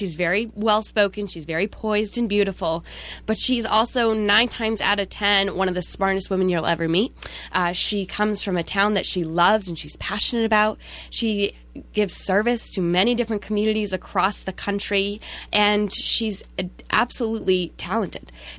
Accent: Montpelier, Vermont, United States; Sure. So I grew up in Montpelier. I was born and raised. I went to all my schooling in there.

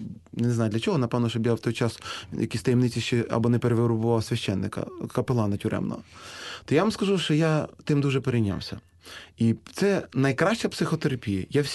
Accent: Western Ukraine, Ukraine; Я з Західної України. В нас нормально щороку чи не щотижня в літній період здійснюються ці хода.

